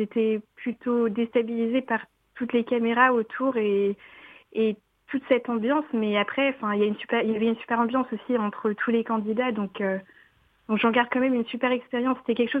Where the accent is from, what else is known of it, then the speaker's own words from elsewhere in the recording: Madagascar; déjà je suis originaire de Madagascar, donc on est très musique dans la famille